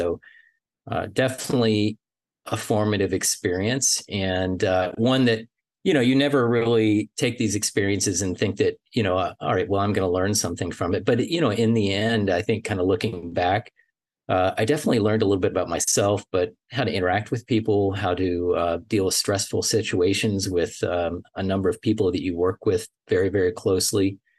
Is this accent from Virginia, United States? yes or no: yes; Virginia, United States; I grew up in Virginia, and I was not even thinking about medicine at the time.